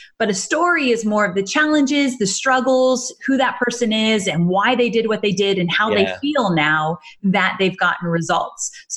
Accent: California, United States; Orange County, California.

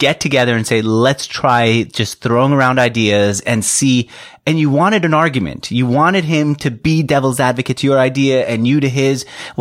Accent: New York, United States; I grew up in New York.

